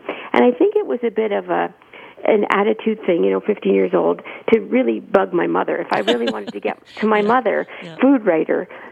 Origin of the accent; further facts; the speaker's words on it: Toronto, Ontario, Canada; So I grew up in Toronto with a food critic mother.